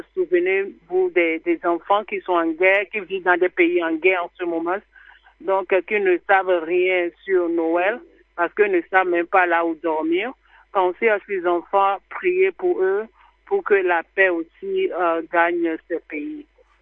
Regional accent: Togo; n'importe où nous sommes dans le monde, en tant que Togolais ou bien Africains, aimons-nous les uns les autres.

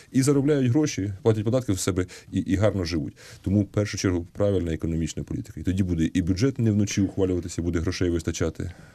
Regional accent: Dnipro, Dnipropetrovsk Oblast, Ukraine; в моєму рідному Дніпрі шниряють їхні провокатори

